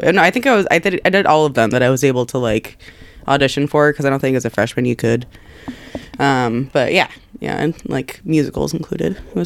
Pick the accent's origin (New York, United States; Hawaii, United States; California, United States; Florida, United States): California, United States; Carmichael; Yeah, I grew up in Carmichael.